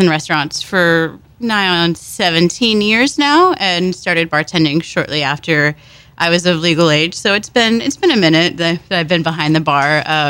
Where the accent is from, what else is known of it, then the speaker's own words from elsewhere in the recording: Texas, United States; now in Seattle, United States; Southern Texas.